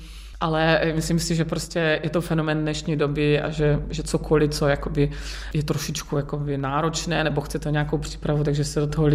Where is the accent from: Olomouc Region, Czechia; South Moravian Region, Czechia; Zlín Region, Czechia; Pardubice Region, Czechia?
South Moravian Region, Czechia; Brno; která jsem vyrůstala v Brně a vlastně na Moravě ta lidová píseň byla ještě